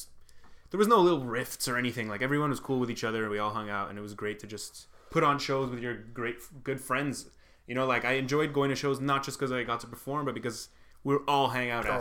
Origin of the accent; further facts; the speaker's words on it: Montreal, Quebec, Canada; I always wanted to do it growing up in Montreal, seeing a lot of comedy shows.